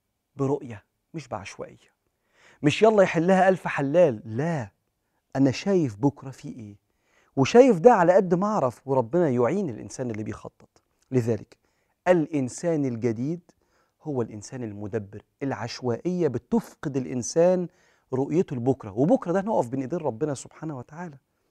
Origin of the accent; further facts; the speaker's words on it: Egypt; في أمة بلدنا مصر هنا،